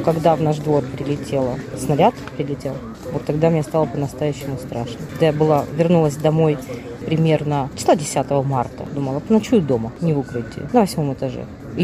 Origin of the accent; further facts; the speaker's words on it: Ukraine; Мы говорим, с Украины, мы из Украины.